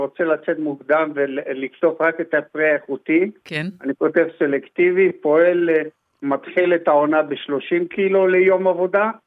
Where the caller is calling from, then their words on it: Netua, Northern District, Israel; כרגע אני בכיתת כוננות של מושב נטועה, שנמצא בגבול הצפון.